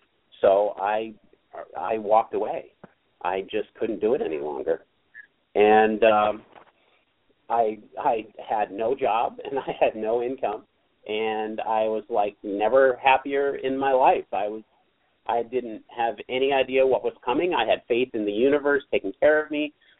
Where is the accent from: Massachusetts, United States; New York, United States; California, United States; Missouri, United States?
Massachusetts, United States; Well, like we said, I've born and raised in Western Massachusetts, lived there forever.